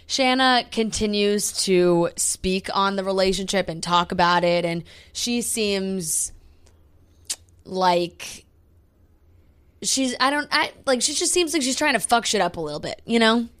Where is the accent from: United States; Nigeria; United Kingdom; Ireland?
United Kingdom; England; oh God, we're English.